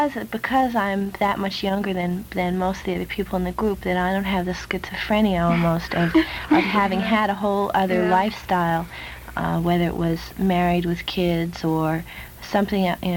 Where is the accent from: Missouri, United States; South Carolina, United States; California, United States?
California, United States; now in Vermont, United States; I was born politically in Vermont when I moved to Vermont. That although I grew up in California, that I was someplace else during the 60s.